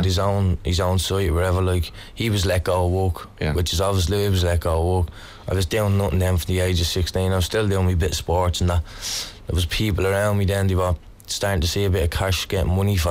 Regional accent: Ireland; Sherry George in Ballyferma. It's a small place, you know, in Ballyferma now. That's where I grew up there now. I lived there all my life.

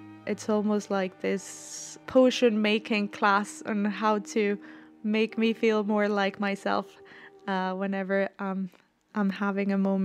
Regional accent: Colombia; I grew up in Colombia. I come from a family of two cultures, Italian, Colombian.

